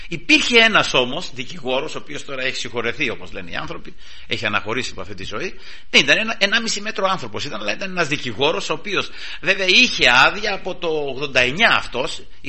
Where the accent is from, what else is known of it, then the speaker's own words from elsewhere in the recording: Kalamata, Peloponnese, Greece; επειδή είμαι από την Καλαμάτα